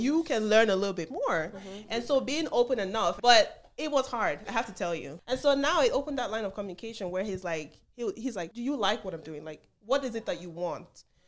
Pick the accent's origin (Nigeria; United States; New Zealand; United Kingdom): Nigeria; I grew up in Nigeria, and whether I like it or not, I feel like, oh, I'm like the modern Nigerians.